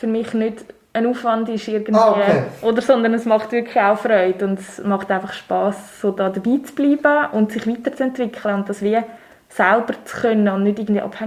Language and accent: German; Einsiedeln, Schwyz, Switzerland; Dort tue ich halt gerne so ein bisschen meine Heimat einfach festhalten.